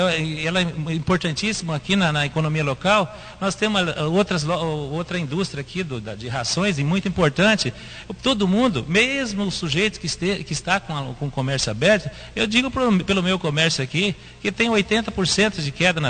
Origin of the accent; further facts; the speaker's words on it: Bandeirantes, Brazil; nós moramos aqui, nós nascemos em Bandeirantes, ninguém quer ver ninguém de Bandeirantes morto.